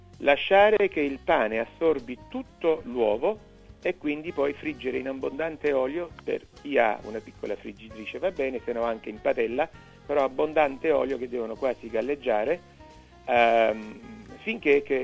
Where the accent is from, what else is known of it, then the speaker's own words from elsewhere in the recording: Naples, Campania, Italy; ovviamente io sono napoletano